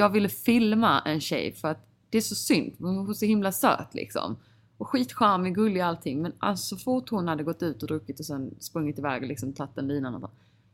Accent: Sweden; när jag växte upp eller typ när jag var liten i Sverige

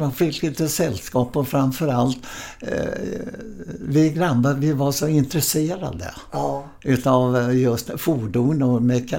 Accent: Stockholm, Stockholm County, Sweden; born there; Jag är född på Kungsholmen.

